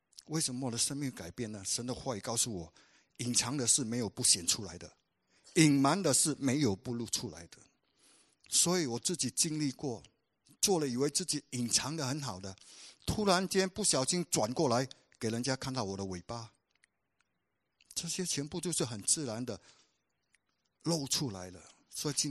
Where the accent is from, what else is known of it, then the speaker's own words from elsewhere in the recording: Singapore; 我们人尤其是我们新加坡人会想到